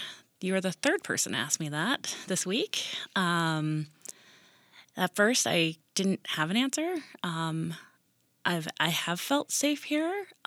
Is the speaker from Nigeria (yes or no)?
no; Buffalo, New York, United States; So I am from Buffalo, and in that neighborhood, I was raised in that neighborhood.